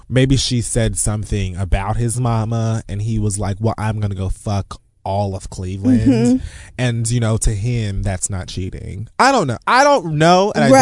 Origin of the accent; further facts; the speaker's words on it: Jamaica; And I'm fucking Jamaican.